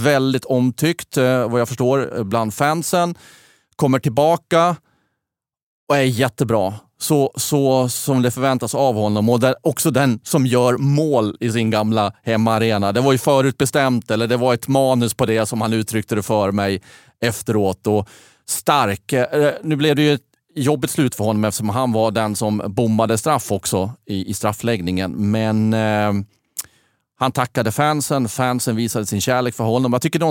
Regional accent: Fagersta, Västmanland County, Sweden; Men jag är från Fagersta i övrigt

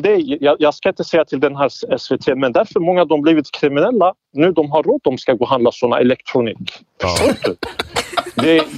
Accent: Turkey; now in Sweden; jag kommer från Turkiet från början, från Koluby.

